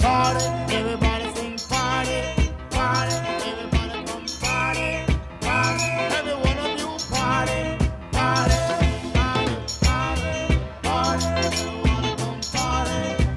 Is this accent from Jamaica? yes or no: yes; Jamaica; No, I'm from Jamaica. I want to do my Jamaican stuff.